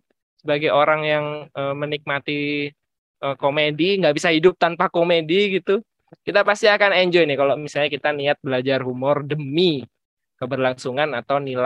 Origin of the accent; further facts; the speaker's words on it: Indonesia; Saya dari Indonesia